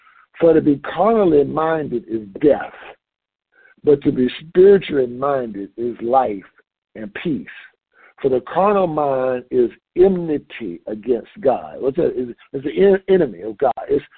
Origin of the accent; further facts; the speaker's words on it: Atlanta, Georgia, United States; born there; I was born in Atlanta, Georgia. I mean, I just really thought that white people were the enemy.